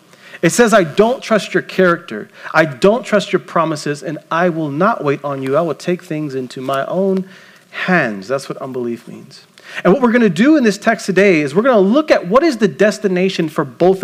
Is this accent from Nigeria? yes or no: no; Las Vegas, Nevada, United States; I grew up here in Las Vegas my entire life. And when I was younger, that used to shock a lot of people that my parents would decide to raise a family in this desert.